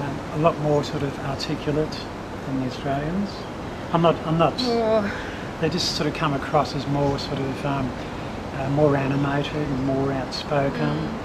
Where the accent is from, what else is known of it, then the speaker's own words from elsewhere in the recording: Scotland, United Kingdom; born there; So I was born in Scotland.